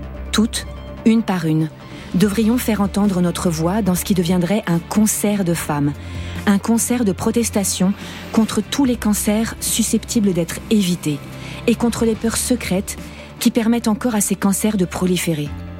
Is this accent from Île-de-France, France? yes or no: yes; Levallois-Perret, Île-de-France, France; Alors moi, je suis une femme blanche. J'ai 50 ans et j'ai grandi dans une famille de classe moyenne, plutôt bourgeoise, à 50 mètres du périphérique, à Paris, et enfin, plus précisément à Levallois-Perret.